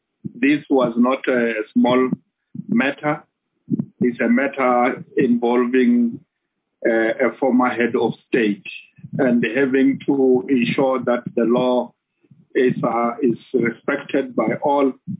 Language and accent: English; South Africa; Let's go back to the drawing board as the South African police, men and women in blue, to ensure that we make our country the pride of the continent